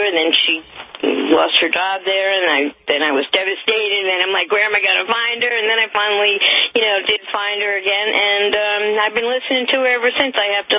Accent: New York, United States; moved away as an adult; now in Virginia Beach, United States; I'm from New York originally. I moved here in 1988 to Virginia Beach, and I used to listen to her when in New York on WOR all the time.

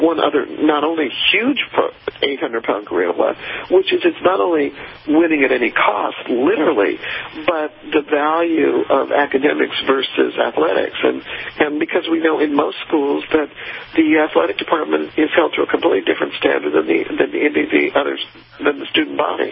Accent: Denver, Colorado, United States; I mean, I grew up in Denver, and the University of Denver actually stopped playing football because they decided it was too violent.

